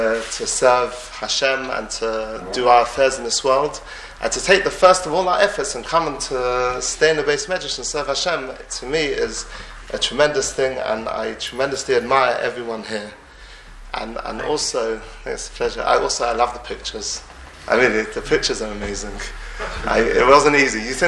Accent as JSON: {"language": "English", "town": "Kingsbury", "region": "London", "country": "United Kingdom", "said": "I come from Kingsbury, which is 4 miles, I think, that way."}